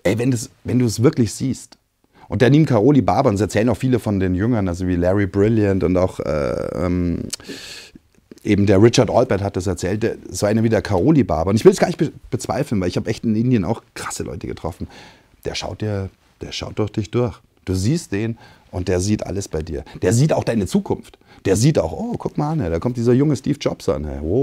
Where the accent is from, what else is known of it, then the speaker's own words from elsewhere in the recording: Germany; dann kommt irgendwann meine Familie, dann kommt irgendwann vielleicht die Region, wo ich aufgewachsen bin, dann kommt vielleicht Deutschland